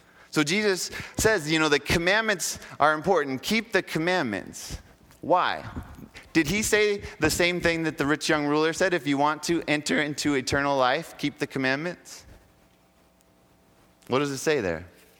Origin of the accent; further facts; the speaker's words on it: United States; I'm an American, and I have the right to speed.